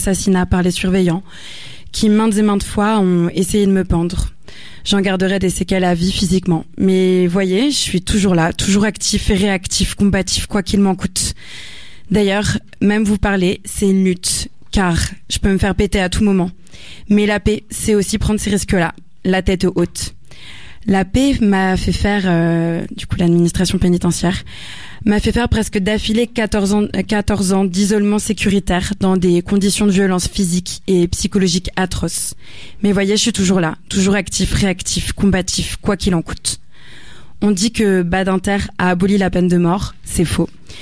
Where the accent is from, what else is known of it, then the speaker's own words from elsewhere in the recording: France; ce si beau pays qu'est le mien, la France. Mais parfois j'ai honte de dire que je suis français.